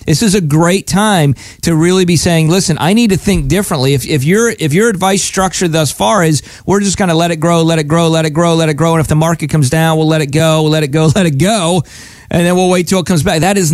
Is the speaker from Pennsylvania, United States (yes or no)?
yes; Pennsylvania, United States; now in Palm Beach, United States; I'm originally from Pennsylvania, but we live most of the year now in Palm Beach area